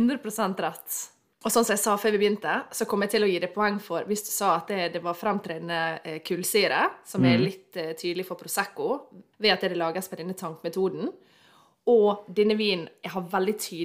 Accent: Møre og Romsdal, Norway; Er det fordi jeg er sunnmøring?

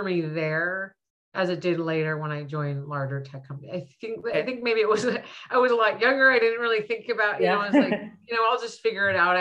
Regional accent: California, United States; Growing up in the Bay Area, I had a lot of exposure to tech as a thing, I would say, from a young age

